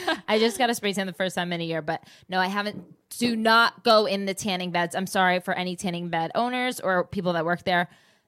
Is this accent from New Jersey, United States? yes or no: yes; New Jersey, United States; I need to be more patient because I'm just from the East Coast, like Jersey.